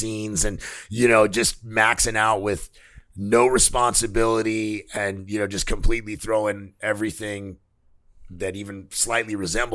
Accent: Corona, California, United States; I grew up in Corona. I'm from Corona, and I never knew anybody named Foster Freeze.

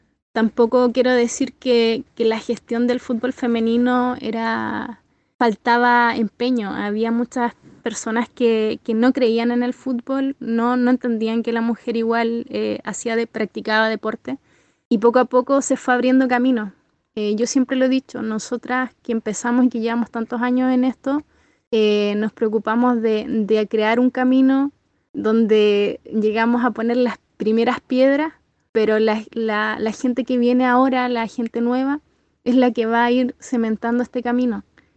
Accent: Osorno, Los Lagos, Chile; Soy, como dices tú, osornina, nacida y criada en Osorno, jugadora de fútbol. Me desarrollé futbolísticamente acá, comencé en los barrios

